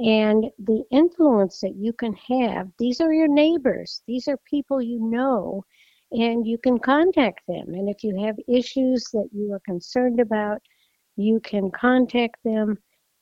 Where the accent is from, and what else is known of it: Nebraska, United States; born or raised there